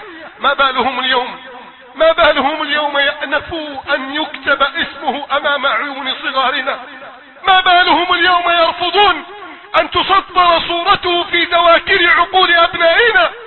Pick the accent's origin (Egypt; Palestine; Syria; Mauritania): Egypt; بلدنا مصر